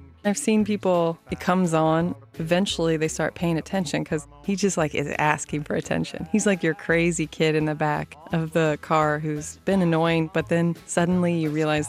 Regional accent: Louisville, Kentucky, United States; I'm from Louisville, Kentucky.

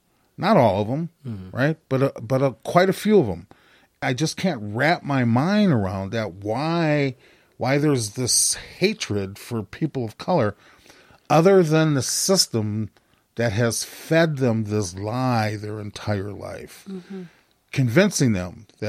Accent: United States; When I think about my culture as American Indian, for us it was your wealth was really gauged by what you didn't have because you gave it away to others.

